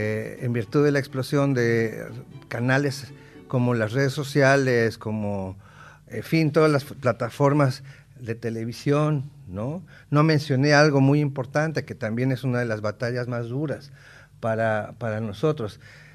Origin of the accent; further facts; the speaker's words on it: Mexico; Yo soy un mestizo mexicano, un indomestizo mexicano promedio